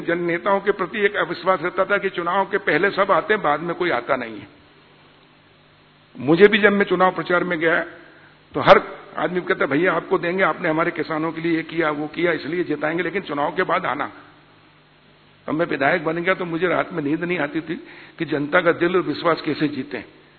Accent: Rata Talai, Madhya Pradesh, India; मेरा गांव का नाम है राता तलाई, जो पहले हरदा तहसील थी बाद में वो जिला बना, हंडिया तहसील नर्मदा जी का किनारा, नाभि स्थल है नर्मदा जी का हमारे यहां से 10 किलोमीटर।

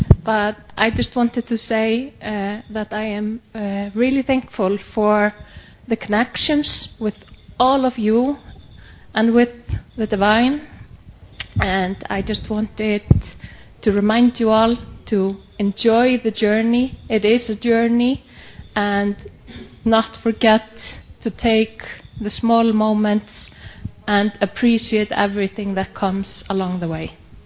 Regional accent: Iceland; I am from Iceland.

